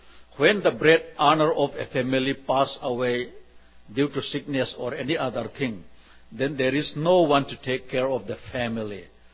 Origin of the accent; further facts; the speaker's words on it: Churachandpur, Manipur, India; English is a second language; My home state, Manipur, which is one of the 7 states in northeast India, that is bordering to Myanmar, formerly known as Burma, China, and all that.